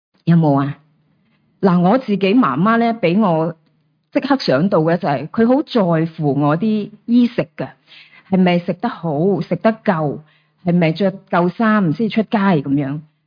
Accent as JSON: {"language": "Cantonese", "country": "China", "said": "我哋中国人又特别含蓄"}